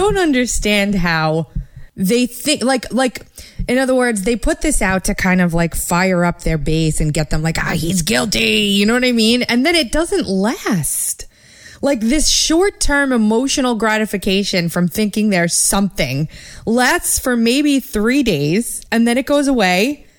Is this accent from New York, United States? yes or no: yes; New York, United States; accent: New York; I'm in New York. My accent's coming out like, whoa, it's crazy.